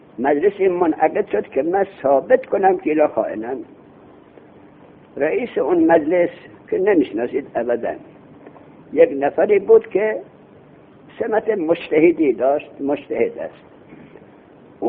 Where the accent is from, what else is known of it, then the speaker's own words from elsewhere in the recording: Khorasan, Iran; گفتم من خراسان.